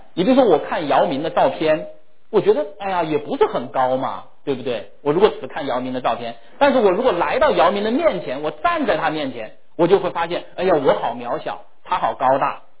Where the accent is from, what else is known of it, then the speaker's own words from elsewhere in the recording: China; 我们中国人很擅长这些啊